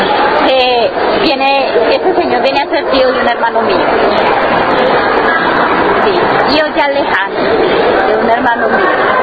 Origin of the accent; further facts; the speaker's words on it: Yolombó, Antioquia, Colombia; Soy originalmente de Yolombó, Antioquia. Allá nací, allá fui creciendo.